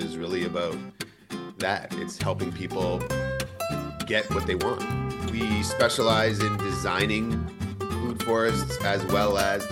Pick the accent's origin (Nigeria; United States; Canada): Canada; I'm Canadian, father of two, expecting a third